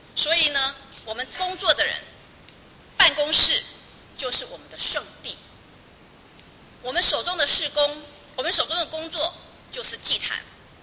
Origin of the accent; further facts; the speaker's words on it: Taiwan; 我们台湾人说人有两只脚，钱有四只脚